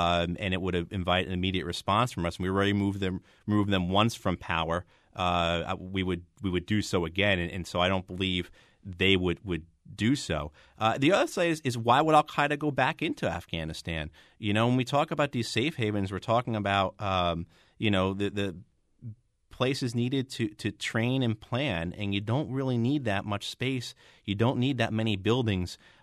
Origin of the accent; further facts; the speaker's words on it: New Jersey, United States; I'm a guy from Jersey with a big mouth, I think, you know what I mean?